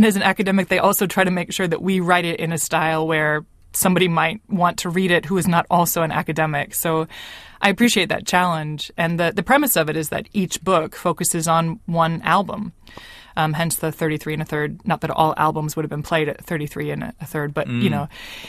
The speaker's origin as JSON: {"language": "English", "region": "Michigan", "country": "United States", "tie": "born or raised there", "moved": "as an adult", "lives_now": "New Zealand", "said": "I am from the U.S. and born and raised in Michigan, the Midwestern part of the country. But I moved to this country 11 years ago, so I'm a citizen of both countries now."}